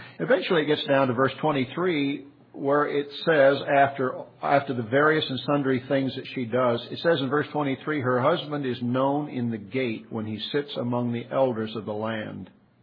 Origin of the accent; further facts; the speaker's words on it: Pasadena, California, United States; I remember growing up in Pasadena as a teenager.